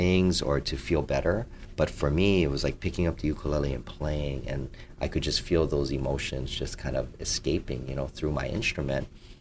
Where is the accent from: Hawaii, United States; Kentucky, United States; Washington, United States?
Hawaii, United States; I got into it because my mom played, and I was born and raised in Hawaii, and that's something, you know, all the kids do.